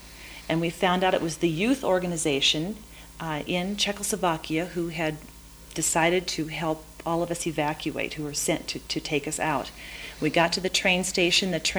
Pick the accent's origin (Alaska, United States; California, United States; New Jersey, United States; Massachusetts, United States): California, United States; from California.